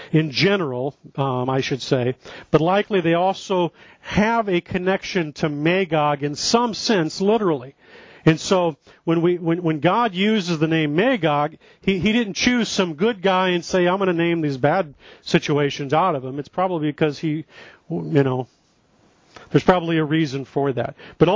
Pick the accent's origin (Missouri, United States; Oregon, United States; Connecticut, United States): Missouri, United States; smaller than the size of the state of Missouri, my home state